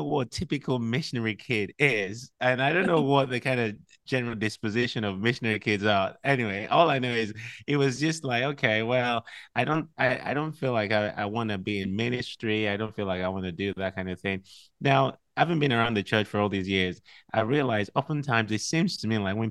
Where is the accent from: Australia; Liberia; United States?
Liberia; also born or lived in Nigeria; I'm half Nigerian, half Ghanaian. So my dad is from Nigeria. My mom is from Ghana. I was born in Liberia.